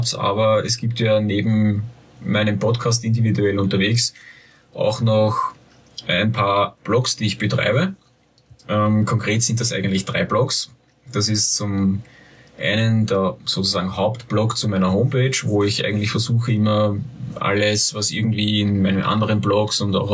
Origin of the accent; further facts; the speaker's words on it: Austria; rechtliche Situation in Deutschland, die scheinbar irgendwie ein bisschen problematisch ist, als wie bei uns in Österreich.